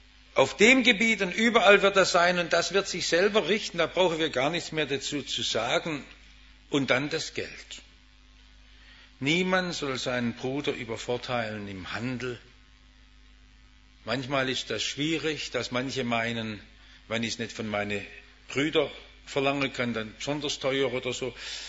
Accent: Stuttgart, Baden-Württemberg, Germany; Ich bin ja im Stuttgarter Westen aufgewachsen

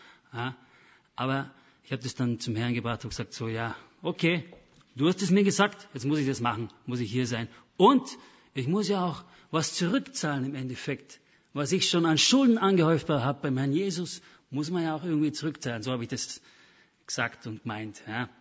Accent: Indonesia; Ja, liebe Geschwister, bei uns in Indonesien sagt man Shalom.

